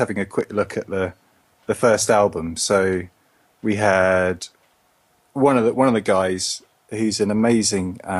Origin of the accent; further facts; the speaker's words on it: Cambridge, East of England, United Kingdom; So I grew up in Cambridge and was in all sorts of different bands with lots of different friends.